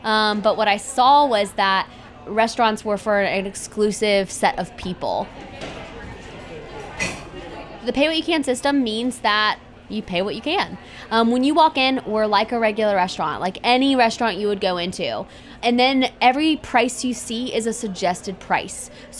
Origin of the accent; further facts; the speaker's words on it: Raleigh, North Carolina, United States; I grew up in North Raleigh, went to NC State with a degree in international relations, an Italian.